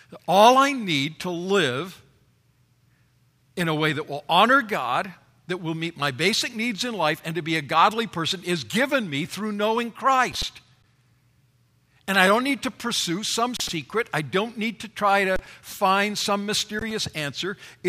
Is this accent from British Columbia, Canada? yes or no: yes; Vancouver, British Columbia, Canada; Now, I grew up in Vancouver, up in British Columbia in Canada, and we had a terrific local transportation system, at least for its time.